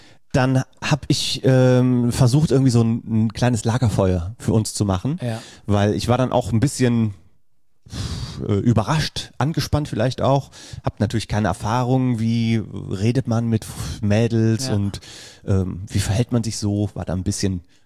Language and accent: German; Bad Neuenahr-Ahrweiler, Rhineland-Palatinate, Germany; ich komme ja aus Bad Neuenahrweiler